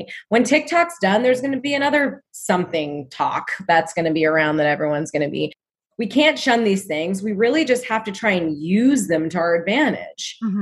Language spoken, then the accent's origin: English; Oregon, United States; Yes, I'm from Oregon too.